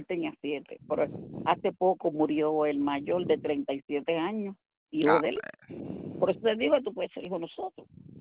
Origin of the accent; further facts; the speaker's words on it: Puerto Rico; moved away; O si yo soy de Puerto Rico. Llevo aquí más que 20 años.